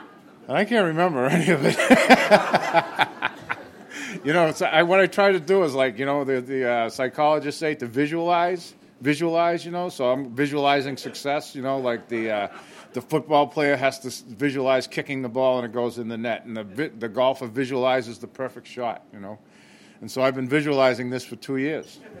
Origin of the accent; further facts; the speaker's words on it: Massachusetts, United States; born there; I was born in Massachusetts, a little town north of Boston, Irish Catholic, raised Irish Catholic.